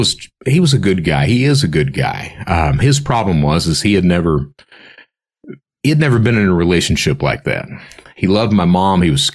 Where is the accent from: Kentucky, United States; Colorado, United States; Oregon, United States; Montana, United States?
Kentucky, United States; Hazard; I'm from Hazard, Kentucky. So if you've seen those floods on CNN and things like that, that epicenter is my hometown.